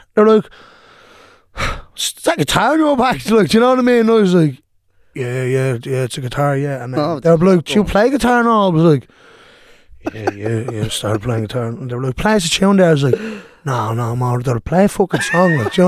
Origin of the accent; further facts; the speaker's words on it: Dún Laoghaire, Leinster, Ireland; I'm from Dunleary, from a place called Monkstown Farm, just about 10 minutes outside Dunleary. Grew up in a working class background, council estate